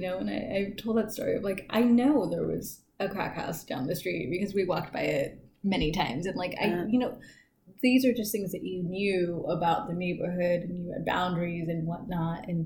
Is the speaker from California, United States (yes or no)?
yes; San Diego, California, United States; I grew up in Golden Hills, like Logan neighborhood, they see what that is now, right?